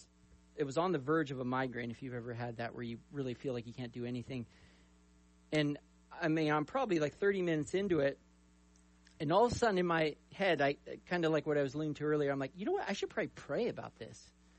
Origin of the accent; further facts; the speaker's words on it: San Jose, California, United States; When I was a little kid, we grew up in the Bay Area down in San Jose.